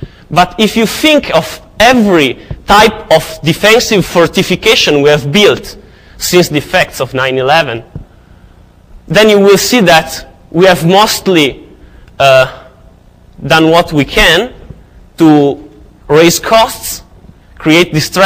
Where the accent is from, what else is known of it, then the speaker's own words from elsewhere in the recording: Italy; English is a second language; I come from Italy.